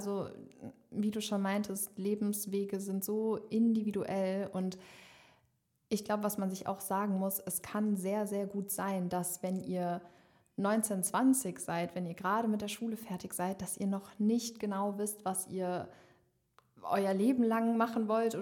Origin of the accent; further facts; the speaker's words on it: Rhineland-Palatinate, Germany; ich bin damals auch aus Rheinland-Pfalz gekommen, also war 1,5 Stunden lang unterwegs mit dem Auto